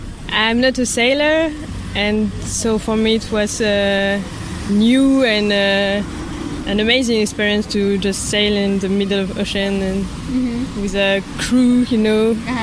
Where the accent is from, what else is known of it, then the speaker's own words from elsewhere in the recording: France; I'm from France.